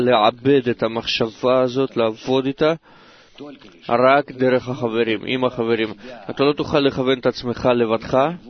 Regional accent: Stuttgart, Baden-Württemberg, Germany; משטוטגרד, גרמניה.

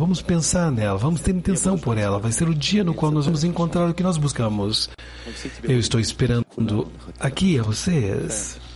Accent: Germany; E eu sou alemão.

